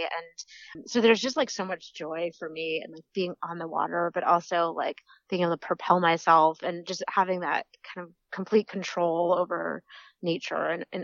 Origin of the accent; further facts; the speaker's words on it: Connecticut, United States; now in Washington, United States; But yeah, I grew up in Connecticut on the water